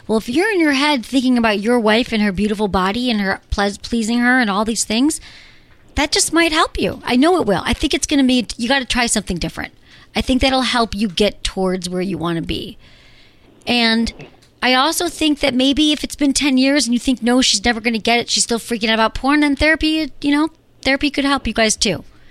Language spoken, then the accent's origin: English; Michigan, United States; now in California, United States; I grew up in Michigan, Joe. I didn't know this stuff. I'm glad I moved to California